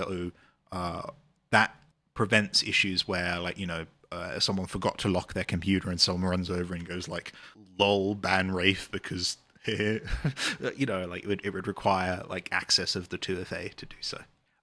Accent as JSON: {"language": "English", "country": "United Kingdom", "accent": "British", "said": "I read changelogs in my British accent to people sometimes if we're in a session."}